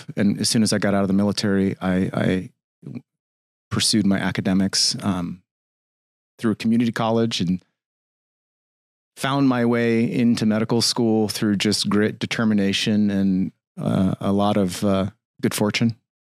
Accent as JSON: {"language": "English", "town": "San Diego", "region": "California", "country": "United States", "tie": "born or raised there", "said": "I grew up in San Diego."}